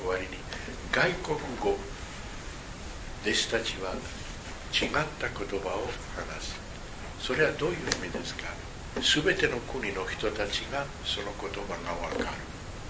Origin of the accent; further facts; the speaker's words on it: Spain; Japanese is a second language; now in Japan; 例えば私は今ここで日本語のような言葉で話してますね。私スペイン人ですね。